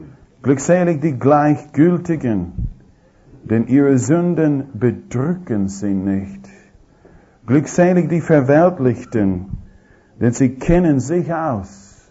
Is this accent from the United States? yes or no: yes; United States; Ich bin nicht Sohn meines Vaters, ich bin Amerikaner